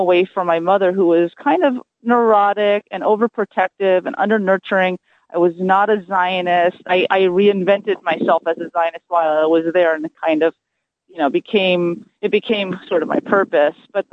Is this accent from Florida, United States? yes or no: no; New York City, New York, United States; now in Pittsburgh, United States; Right, I grew up in New York City, Manhattan. I'm currently in Pittsburgh, Pennsylvania.